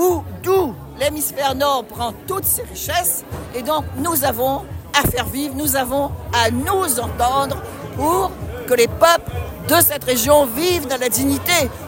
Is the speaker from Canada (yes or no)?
no; Réunion; Parce que nous, on est une région est monodépartementale et on est français, européen